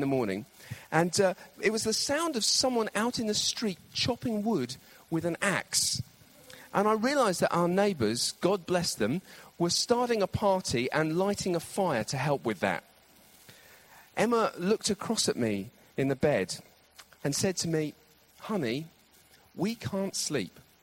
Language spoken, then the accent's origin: English; United Kingdom; We're British.